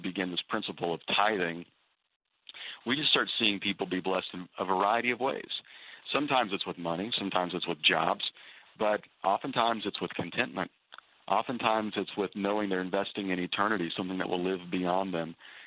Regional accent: Midwest, United States; As we know, I come from the Midwest as well

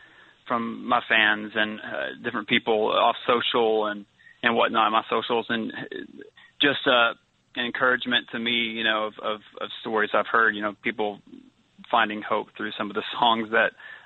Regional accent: Mountain Home, Arkansas, United States; Well, born and raised in Arkansas, a little town, north central Arkansas called Mountain Home.

